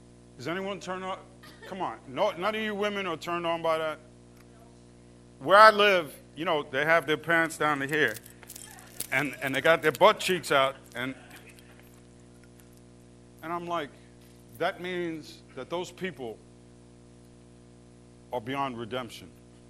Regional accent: New Jersey, United States; in my home state of New Jersey, they laid off 22,000 teachers.

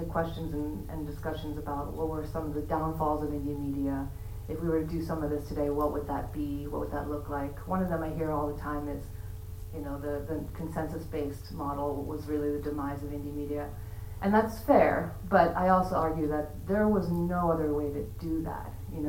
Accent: New York City, New York, United States; I'm from New York City.

